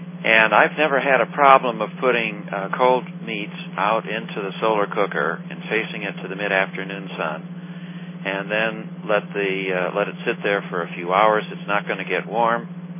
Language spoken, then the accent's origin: English; Chicago, Illinois, United States; also born or lived in Richmond, Indiana / Madison, Wisconsin; I was born and raised in Chicago, and I did my undergraduate work in biology at Earlham College in Richmond, Indiana.